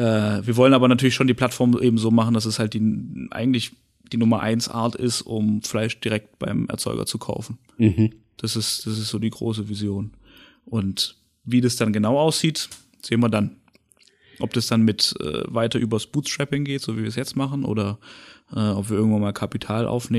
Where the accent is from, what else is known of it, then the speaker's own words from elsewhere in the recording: Baden-Württemberg, Germany; Also ich bin ja in Pettenwil aufgewachsen